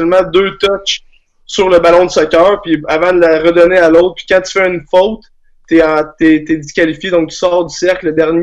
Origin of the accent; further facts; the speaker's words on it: France; Je suis français